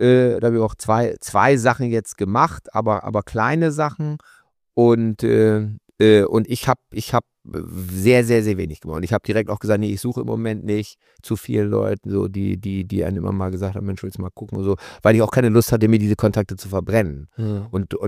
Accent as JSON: {"language": "German", "region": "Bremen", "country": "Germany", "tie": "born or raised there", "said": "Ich mache nur in Bremen, ich mache nur in meiner Heimatstadt."}